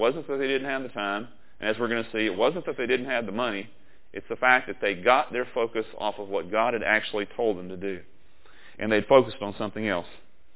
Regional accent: Texas, United States; My parents live in East Texas. I'm from East Texas.

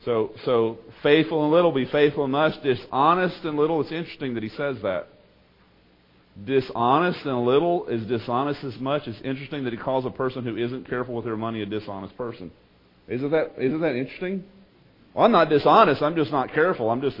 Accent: Texas, United States; Year after year, I grew up with them in East Texas.

